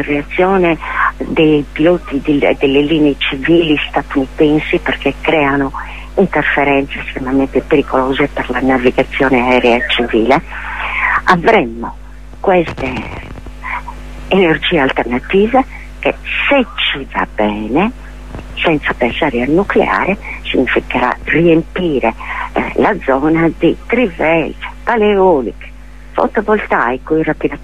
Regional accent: Sardinia, Italy; La Sardegna è una terra estremamente appetibile. Peccato che ci siamo sardi.

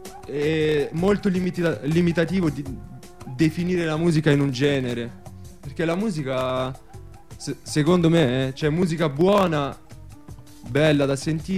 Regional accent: Bulgaria; now in Italy; io e lui veniamo dalla Bulgaria, sì.

